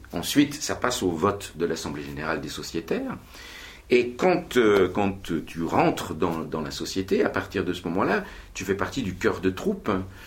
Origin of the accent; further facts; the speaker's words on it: Bourgogne-Franche-Comté, France; born there; Je suis né dans le Haut-Doubs. C'est une région qui est entre au-dessus de Besançon, vers la frontière suisse, pas loin de Pontarlier. C'est une région un peu rude. Les hivers sont longs, rigoureux.